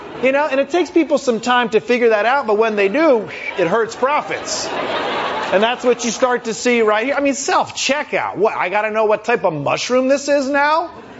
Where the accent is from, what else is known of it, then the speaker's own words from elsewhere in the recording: Michigan, United States; She's just being Midwest nice. I'm from Michigan, okay?